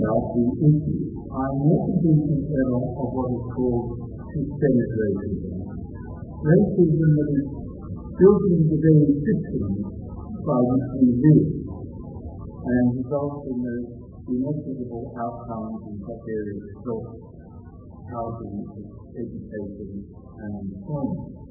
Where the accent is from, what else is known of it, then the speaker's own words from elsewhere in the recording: Australia; But I'm trying to say that the history that I learned as an Australian child, and to state my view, that history almost entirely airbrushed out the existence of, let alone the injustice, the violence and ignorant policies inflicted on the Aboriginal inhabitants of Australia.